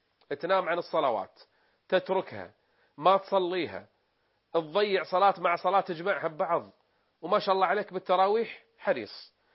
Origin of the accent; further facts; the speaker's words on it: Kuwait; المساجد عندنا في الكويت صحيح في تباعد